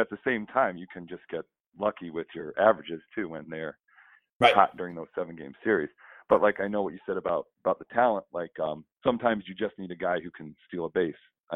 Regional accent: United States; Hey, Pat, we're American. Baseball's ingrained in all of us.

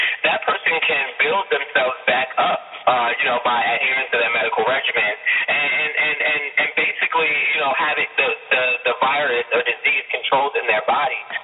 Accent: United States; I'm an American, but like, you know, I have a different experience as would another American.

